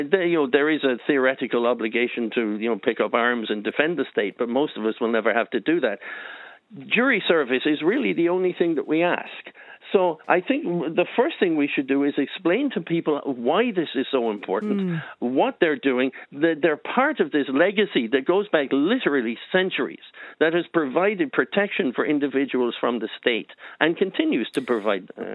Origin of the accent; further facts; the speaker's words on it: Ennis, Munster, Ireland; I was called for jury service in my hometown in Ennis